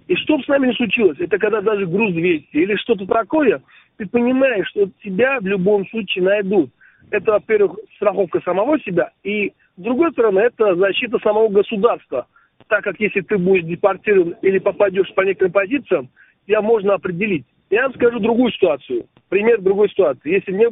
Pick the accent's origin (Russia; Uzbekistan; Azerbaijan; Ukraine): Uzbekistan; да, мы узбеки порядочные люди